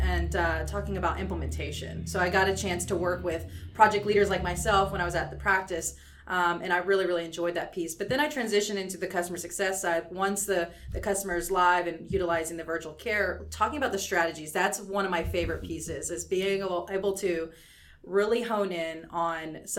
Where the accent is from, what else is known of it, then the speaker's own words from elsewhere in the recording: Lewisville, Texas, United States; now in San Antonio, United States; I grew up in North Texas, so in the suburbs of Dallas, I'll say. Small town called Lewisville, which is in North Texas, Denton area.